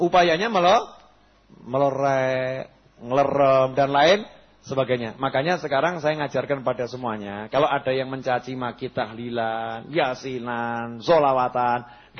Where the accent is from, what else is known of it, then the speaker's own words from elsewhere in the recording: Java, Indonesia; Ini kita orang Jawa ya begini ini, udah ini memang warisan leluhur ini.